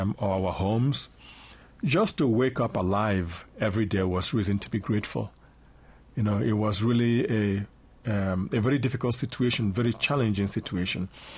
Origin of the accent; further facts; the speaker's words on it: Afikpo, Ebonyi, Nigeria; born there; I was born in Afikpo village in the eastern part of Nigeria.